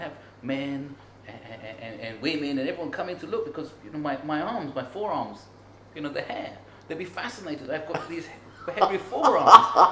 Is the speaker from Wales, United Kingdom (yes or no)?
no; London, United Kingdom; Yeah, I grew up in London.